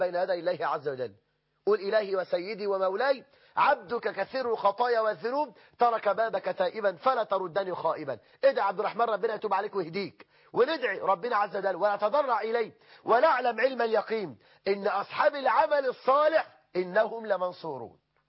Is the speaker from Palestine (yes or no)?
no; Egypt; بلدنا مصر